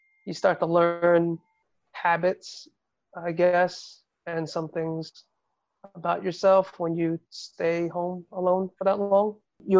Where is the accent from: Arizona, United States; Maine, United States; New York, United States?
New York, United States; Staten Island; I grew up in the most probably Jewish slash Italian neighborhood in Staten Island.